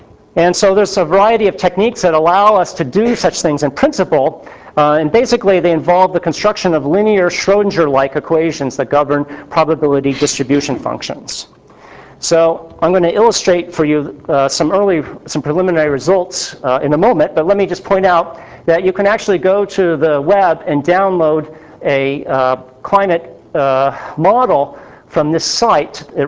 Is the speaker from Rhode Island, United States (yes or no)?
yes; Providence, Rhode Island, United States; This comes from the Providence Journal, my hometown paper, which is a Republican newspaper